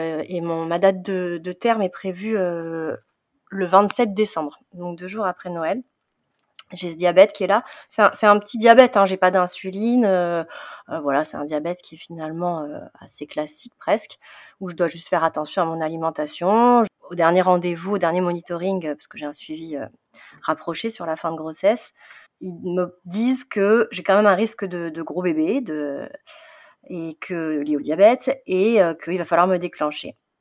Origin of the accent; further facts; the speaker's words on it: South, France; now in Île-de-France, France; j'ai 39 ans, je suis dans ma 40e année, période charnière. Je viens du sud de la France et depuis une quinzaine d'années, j'habite en région parisienne.